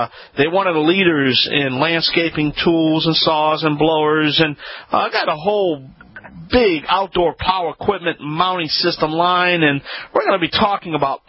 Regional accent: New Orleans, Louisiana, United States; I am broadcasting live here from my hometown. That's right, I'm at the Morial Convention Center in New Orleans, Louisiana.

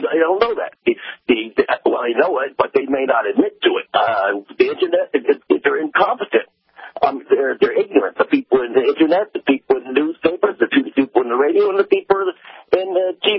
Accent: East Hampton, New York, United States; Hi, I'm from East Hampton.

